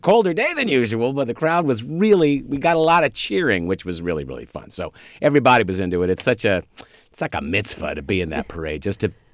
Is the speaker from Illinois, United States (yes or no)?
no; Sacramento, California, United States; my Christmas card to Sacramento. So I've lived here since I was 9 or 10 years old. So it really is like my hometown.